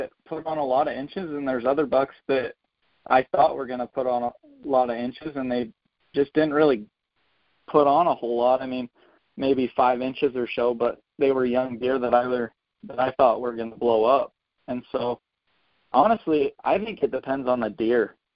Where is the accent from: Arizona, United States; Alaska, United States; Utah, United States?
Utah, United States; Kanab; So actually right now I'm up in northern Utah, but I grew up down in Kanab. When I was about 10, we moved back down there.